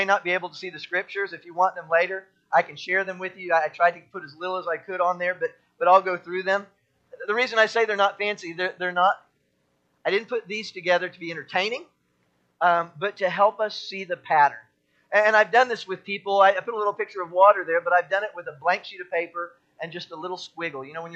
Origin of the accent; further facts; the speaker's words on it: Houston, Texas, United States; You know, growing up in Houston, we have a lot of hurricanes.